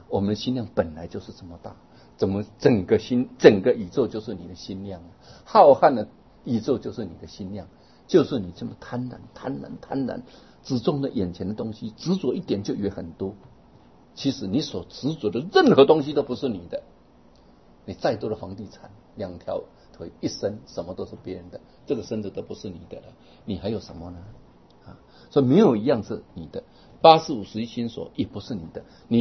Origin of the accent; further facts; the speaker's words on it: Jiaoxi, Yilan County, Taiwan; 像这个我们来到台北啊，我是宜兰人